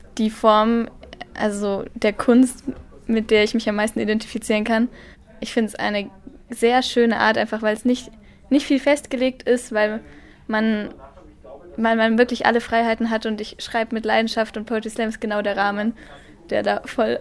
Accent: Erlangen, Bavaria, Germany; ich komme aus Erlangen.

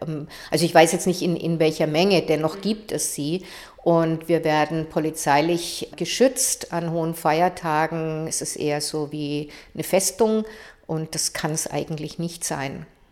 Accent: Germany; ich bin in Deutschland geboren, bin Deutsche, und man muss mir das eigentlich nicht immer wieder sagen, dass ich dazugehöre, das tue ich automatisch, und meine Religion ist das Judentum.

